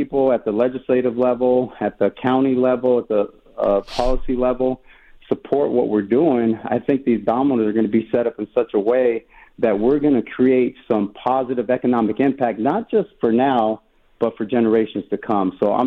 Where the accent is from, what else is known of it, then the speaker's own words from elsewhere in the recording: Tucson, Arizona, United States; So I'm from Tucson. The only times I've been gone is when I went to junior college at Arizona Western in Yuma.